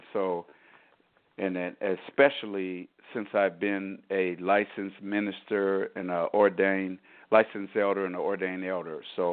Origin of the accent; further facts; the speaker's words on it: Michigan, United States; born there; moved away as an adult; I relocated from my home state of Michigan, the state I was born in, and I relocated in December of 2016 to the state of Florida.